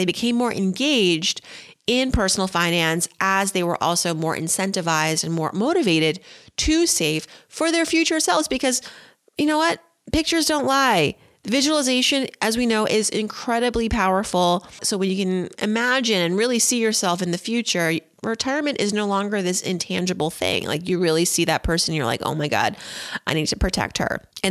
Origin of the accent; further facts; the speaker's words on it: Philadelphia, Pennsylvania, United States; But, you know, I'm partially from Philadelphia, so got to root for the Eagles.